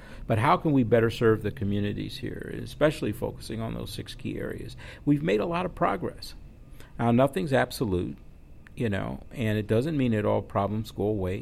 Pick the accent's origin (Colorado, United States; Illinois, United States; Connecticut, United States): Illinois, United States; Chicago; But I was born and raised in Chicago, same problem there.